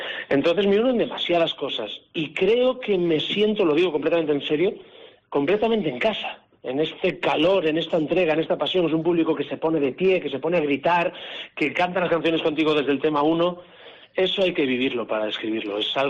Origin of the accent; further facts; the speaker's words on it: Galicia, Spain; a mí no hay cosa que me duela más como gallego, como norteño, mucha honra